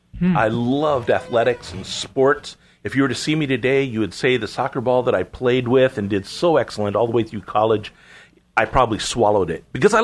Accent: Seattle, Washington, United States; But the amazing part is when I grew up in Seattle, I had opportunities upon opportunities to be able to excel in many different things.

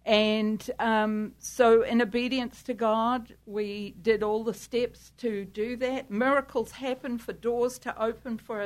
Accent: New Zealand; We're from New Zealand, but he had relocated.

